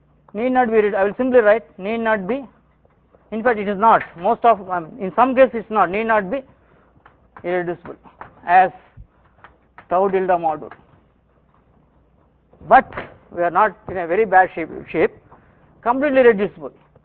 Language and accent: English; Mumbai, Maharashtra, India; See, I am from Bombay and far away from the Western society. So I rarely get a chance to talk to people, interact with the international community.